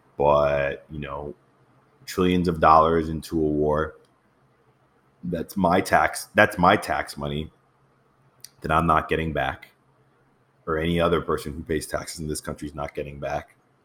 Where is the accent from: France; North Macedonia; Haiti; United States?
Haiti; I'm from Haiti.